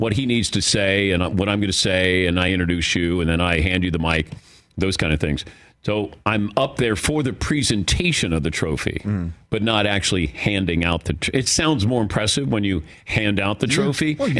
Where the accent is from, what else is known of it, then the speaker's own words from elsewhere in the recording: Cincinnati, Ohio, United States; I root for the people of Cincinnati who, whenever I would say I was from Cincinnati, they would always go, "Oh, the Bungles."